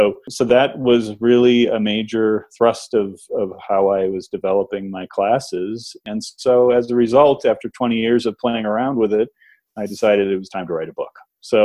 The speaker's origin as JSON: {"language": "English", "region": "Massachusetts", "country": "United States", "tie": "born or raised there", "said": "And I was growing up in Massachusetts, so I'd never been to Colorado before."}